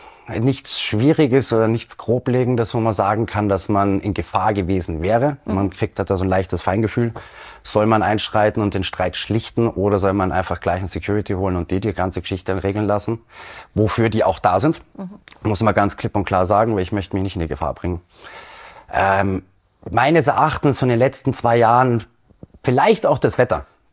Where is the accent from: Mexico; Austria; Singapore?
Austria; Jeder kennt das Dorffest oder Zeltfest bei uns in Österreich